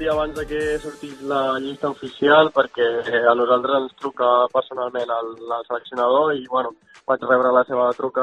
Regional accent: Sabadell, Catalonia, Spain; tots dos som de Sabadell

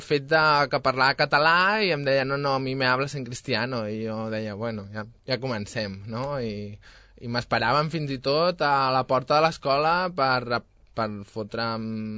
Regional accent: Sabadell, Catalonia, Spain; also born or lived in Barcelona / Monistrol de Calders; jo vaig néixer a Barcelona, però es pot dir que soc de Sabadell de tota la vida, i la meva infantesa la vaig passar al poble Monistrol de Calders, que els meus avis tenien una casa per part de mare

